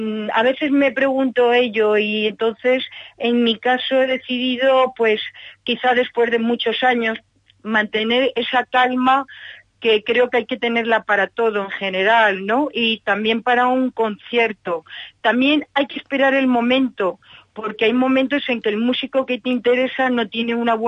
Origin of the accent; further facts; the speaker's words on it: Valencia, Valencian Community, Spain; Sí, en nuestra ciudad, que yo soy valenciana.